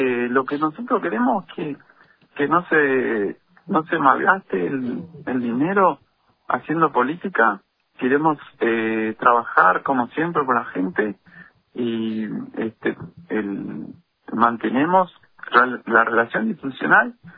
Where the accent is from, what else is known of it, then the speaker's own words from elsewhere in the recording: Posadas, Misiones, Argentina; born there; decirte que soy también de Posada, nací en Posada.